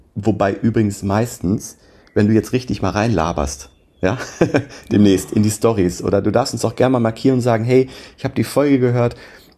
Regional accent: North Rhine-Westphalia, Germany; Ja, ich komme ja auch aus NRW oder ich komme aus der Nähe.

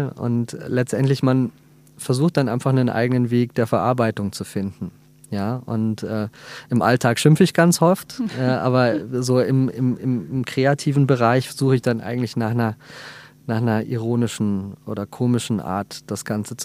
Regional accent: Munich, Bavaria, Germany; bin Münchner Kindl, komme aus dem Glockenbachviertel ursprünglich. Jetzt hat es mich ein bisschen anders verschlagen in der Stadt. Bin mittlerweile jetzt stolze 39.

